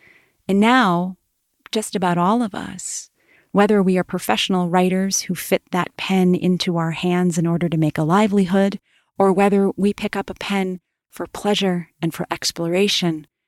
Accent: Cape Cod, Massachusetts, United States; I grew up in a gorgeous part of the world. I grew up on Cape Cod, Massachusetts

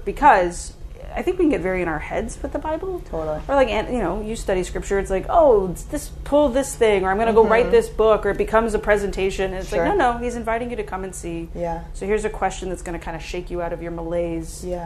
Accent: Lake Charles, Louisiana, United States; Sent the equipment back, and a week later, a hurricane hit Lake Charles and destroyed my hometown.

